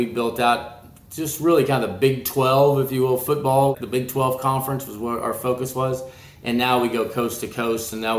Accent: Brookfield, Missouri, United States; And so my grandmother was from, we're all from Linn County, Brookfield, Missouri. And our family raised Chester White hogs.

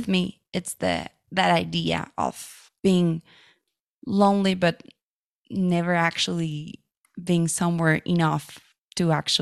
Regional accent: Coatepec, Veracruz, Mexico; And he came to my hometown, to Coatepec, and we recorded … in my parents' house.

